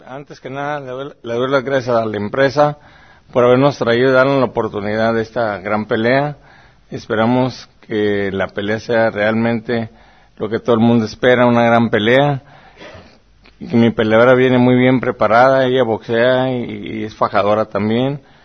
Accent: Mexico; esperamos que como mexicanos pues salir adelante.

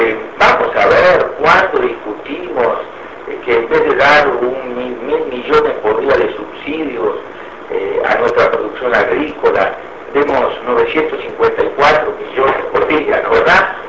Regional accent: Uruguay; Todos crecimos, en Uruguay crecimos enormemente.

